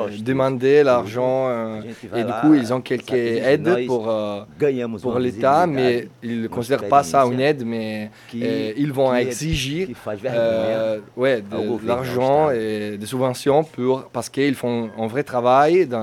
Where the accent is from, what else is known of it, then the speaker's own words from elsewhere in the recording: Bologna, Emilia-Romagna, Italy; je suis italien de Bologne